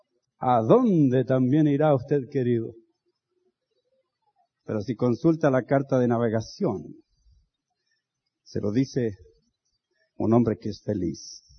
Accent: Chile; now in United States; me subí a un taxi en Santiago de Chile, en mi país, iba hablando con el taxista y me dice, ¿usted es chileno? Sí, no puede ser, sí, su acento está medio raro, sí, pero... Me dice, ¿y qué hace? Bueno, digo, yo vivo en Estados Unidos.

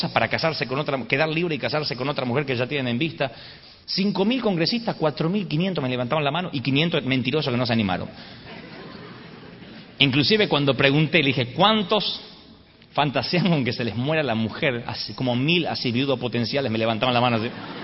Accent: Argentina

